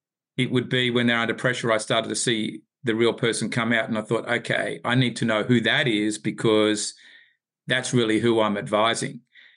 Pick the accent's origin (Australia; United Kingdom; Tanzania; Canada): Australia; Sydney, New South Wales; now in Atlanta, United States; I don't in the sense that I come from Sydney, Australia originally, but I live here in Atlanta now.